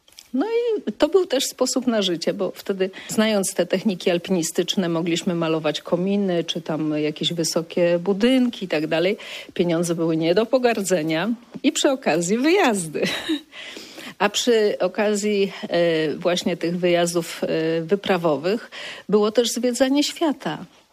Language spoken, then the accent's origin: Polish; Wrocław, Lower Silesian Voivodeship, Poland; Ja się urodziłam we Wrocławiu i Wrocław jako wielkie miasto daje duże możliwości, więc jako małe dziecko mogłam spróbować wszystkiego.